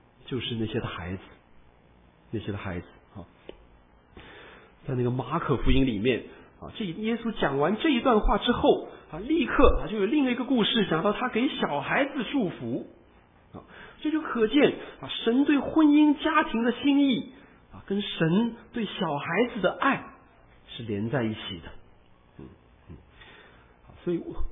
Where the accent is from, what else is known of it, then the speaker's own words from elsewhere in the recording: China; 传统上跟我们中国人也是跟那个世界上大多数的民族一样